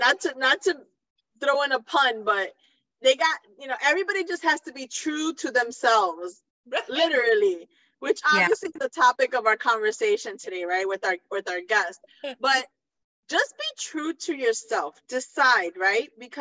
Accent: Patillas, Puerto Rico; yo soy de Patilla.

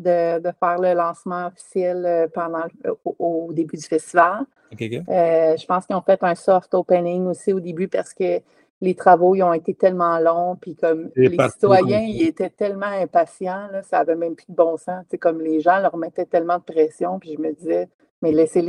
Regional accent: Granby, Quebec, Canada; Moi, je viens de Granby

